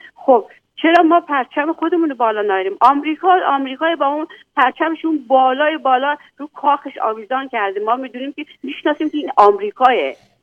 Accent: Iran; هیچ کس نمیدونه ما ایرانی هستیم

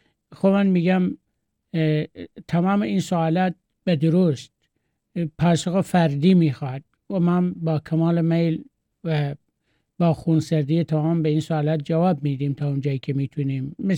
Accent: Iran; moved away; در قبال همه پناهجویان که از ایران اومدیم، از شهرهای مختلف و از کوچه های مختلف اون مملکت اومدیم

